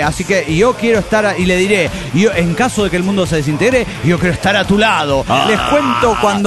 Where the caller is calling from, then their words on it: La Plata, Buenos Aires Province, Argentina; de La Plata, Argentina.